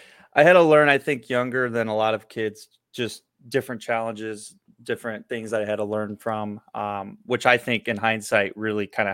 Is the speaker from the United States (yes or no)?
yes; Illinois, United States; So I grew up in Illinois, went to college.